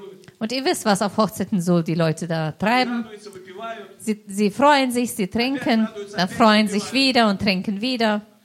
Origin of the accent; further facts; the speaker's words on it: Belarus; Ich bin aus Weißrussland und freue mich.